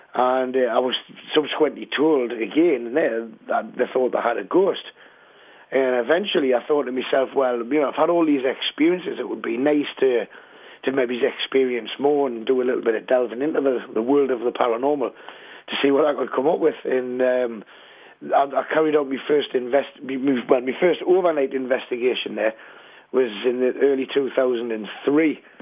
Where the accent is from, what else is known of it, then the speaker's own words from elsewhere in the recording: Newcastle upon Tyne, North East England, United Kingdom; I was born in 1972 in Newcastle upon Tyne, and from an early age, growing up in a house in St Anthony's in the Walker area of Newcastle